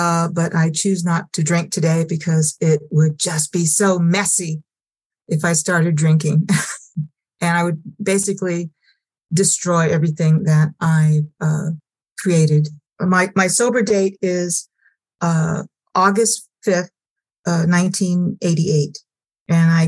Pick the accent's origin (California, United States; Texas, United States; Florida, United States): California, United States; Sacramento; also born or lived in San Francisco; But I grew up in Sacramento and I lived in San Francisco for the longest time.